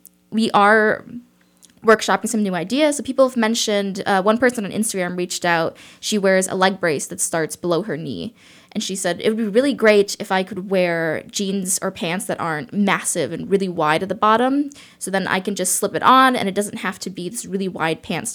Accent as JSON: {"language": "English", "town": "Chicago", "region": "Illinois", "country": "United States", "tie": "born or raised there", "lives_now": "Champaign, United States", "said": "I grew up in Chicago, and I came down to Champaign originally for my undergrad and master's at U of I."}